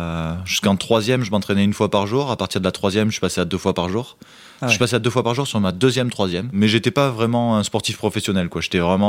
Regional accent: Font-Romeu, Occitanie, France; also born or lived in Paris; moi je suis originaire de Font-Romeu et c'est vrai que quand j'étais tout petit, on est parti là-bas à la montagne parce qu'en fait j'avais beaucoup d'asthme, de bronchite asthmatiforme quand j'étais à Paris.

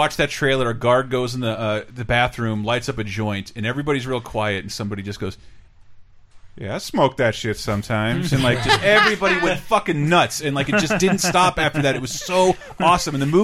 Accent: the South, United States; I grew up in the South, never really thought that to be the case, except this time.

